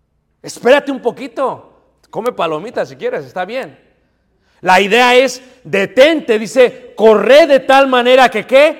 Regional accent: Chicago, Illinois, United States; No sé si son fanáticos de los Lakers, pero yo vengo de Chicago.

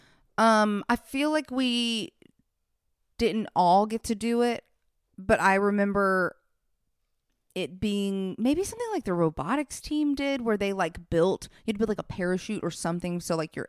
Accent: Alabama, United States; I'm from Alabama, right?

